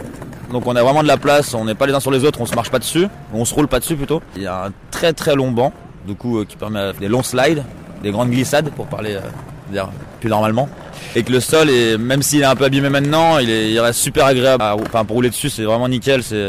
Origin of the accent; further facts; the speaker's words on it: Oullins, Auvergne-Rhône-Alpes, France; j'ai 26 ans, je suis originaire de Lyon, de Oullin plus exactement.